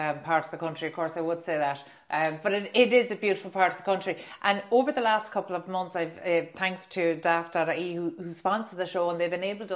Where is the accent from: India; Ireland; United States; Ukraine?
Ireland; Leinster; I'm originally from West Wicklow and that's still very rural.